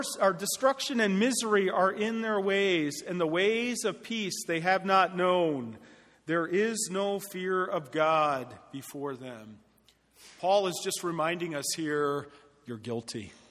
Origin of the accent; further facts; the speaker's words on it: Philadelphia, Pennsylvania, United States; you know, I'm from Philadelphia, Rocky.